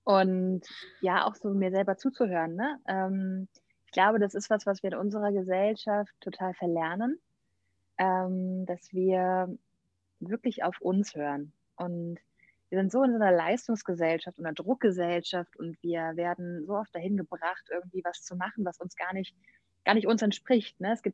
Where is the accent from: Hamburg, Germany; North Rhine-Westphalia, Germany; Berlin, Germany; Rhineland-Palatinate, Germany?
Rhineland-Palatinate, Germany; ich bin 28 und ja, wie du gesagt hast, komme ich aus dem Kreis Ahrweiler, aus einem kleinen Dorf eigentlich sogar da, im nördlichen Rheinland-Pfalz.